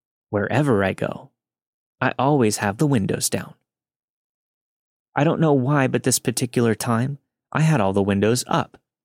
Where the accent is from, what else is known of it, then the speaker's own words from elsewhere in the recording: Ireland; Hi there, I'm Irish